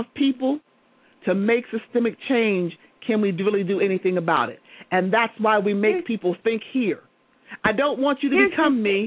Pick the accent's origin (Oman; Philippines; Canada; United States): United States; because I'm spoiled as an American.